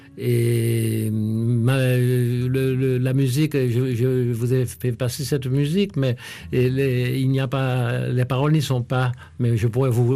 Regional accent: Bénet, Sud-Est, Haiti; je suis né en Haïti, dans un petit village qui s'appelle Bénet, et non loin de Jacmel. Et j'ai grandi

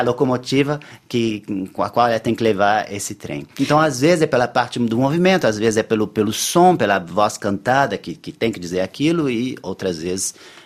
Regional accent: Brazil; Depois, sou brasileiro, se você fala português, posso falar.

